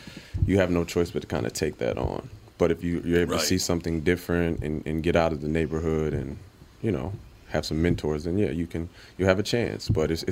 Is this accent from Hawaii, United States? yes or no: no; St. Paul, Minnesota, United States; So I already just kind of knew who I was growing up in St. Paul. So a lot slower, so it's real chill. But so when I got to North Minneapolis